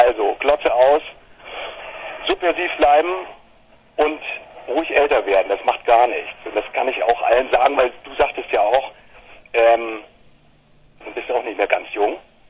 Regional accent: Hesse, Germany; Ich komme ursprünglich nicht aus Hamburg, sondern aus Nordhessen

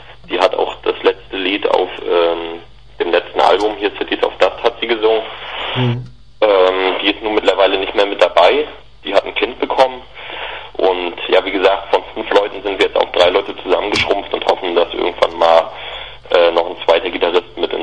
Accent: Greifswald, Mecklenburg-Vorpommern, Germany; Ja, wir kommen alle aus der Ecke.

